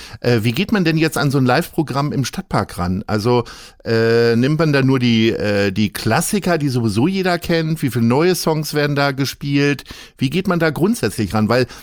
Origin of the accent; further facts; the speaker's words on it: Hanover, Lower Saxony, Germany; meine Heimatstadt